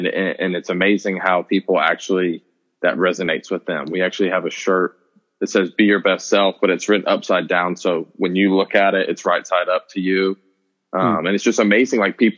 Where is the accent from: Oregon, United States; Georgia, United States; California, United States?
Georgia, United States; Atlanta; how I grew up in Atlanta, Georgia, what was dear to my heart.